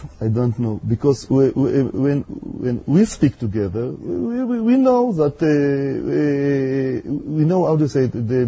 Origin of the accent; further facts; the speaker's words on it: Romania; born there; English is a second language; My parents was they are. I was born in Romania